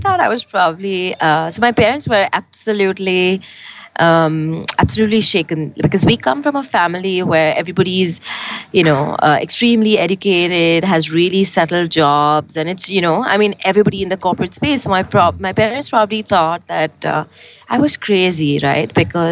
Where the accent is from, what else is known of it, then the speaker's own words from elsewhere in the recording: India; as urban Indian working parents, we're spending about 60-70% in front of a digital device.